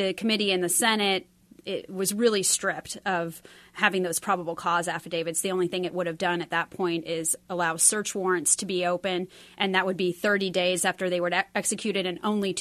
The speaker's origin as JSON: {"language": "English", "region": "Kansas", "country": "United States", "tie": "born or raised there", "said": "Yeah, I grew up in Kansas, so I say we, but we're really the only state in the country where these records are presumed closed."}